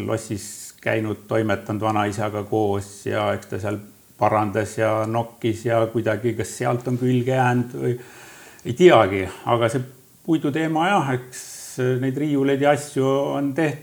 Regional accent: Saare County, Estonia; also born or lived in mainland Estonia; minu sünd siis sattus selle aja peale just kui nad siin mandril ulkusid ja aga kaua nad ei ulkunud, et siis näks vanemate elu läks oma teed, pere läks lahku ja siis emaga sai tagasi saare peale tuldud

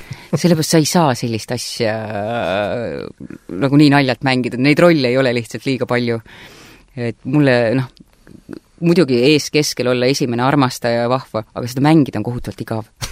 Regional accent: Saare County, Estonia; Saaremaa... See on minu kodusaar ja mu sünnikodu on siin, aga see ei olegi sünnikodu. Ma veedan väga palju aega ikkagi siis oma sünnikodus Saaremal Kullamäetalus.

